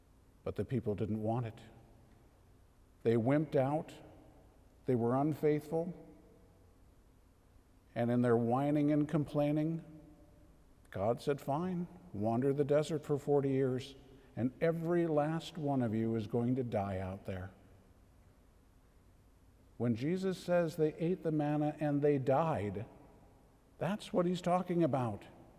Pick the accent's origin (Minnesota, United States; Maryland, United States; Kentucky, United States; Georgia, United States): Minnesota, United States; But Lord, I'm from Minnesota. I had to complain about everything because that's all we do in Minnesota